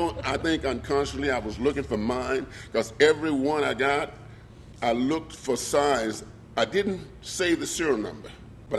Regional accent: Tennessee, United States; born there; I was born in Tennessee, in the hills of Tennessee, Fayette County. And there was nothing there but cotton and corn and sorghum and beans.

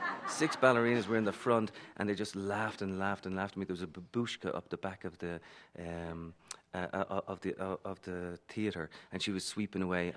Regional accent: Dublin, Leinster, Ireland; No, listen, you know, I'm Irish. I can't dance, you know.

